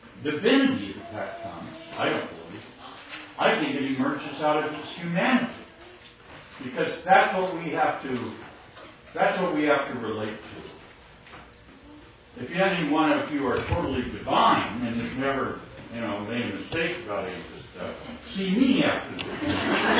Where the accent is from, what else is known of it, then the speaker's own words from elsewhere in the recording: Oregon, United States; It's hard because I grew up in Eastern Oregon, which is a lot like Alaska, really, in terms of a lot of the attitudes and kind of independence and self-confidence, but also kind of a stubbornness.